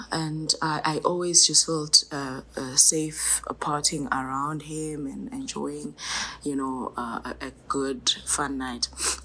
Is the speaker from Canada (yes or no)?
no; Eswatini; the long silent drives to Eswatini when he discovered that I was from Eswatini, and our friendship grew.